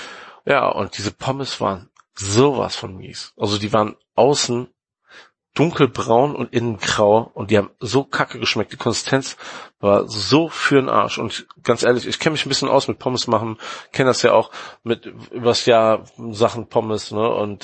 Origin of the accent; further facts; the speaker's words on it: Cologne, North Rhine-Westphalia, Germany; also wir kommen aus Köln und Paris mit einem Auto sind 5-6 Stunden.